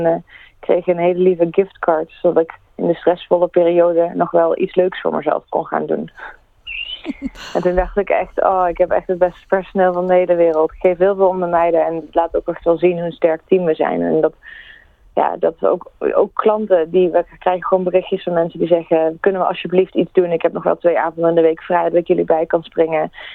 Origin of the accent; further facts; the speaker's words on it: Netherlands; now in Australia; Maar gelukkig zijn wij Nederlanders wel wat nuchtiger.